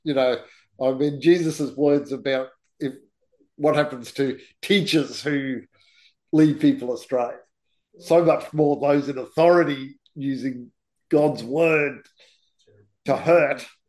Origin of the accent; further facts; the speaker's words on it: Queensland, Australia; When I was a kid growing up in Queensland, you know, back in the 60s and 70s